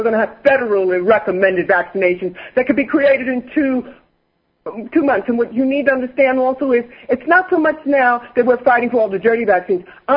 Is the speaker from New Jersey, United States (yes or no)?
yes; New Jersey, United States; You're from Philadelphia. I'm from New Jersey.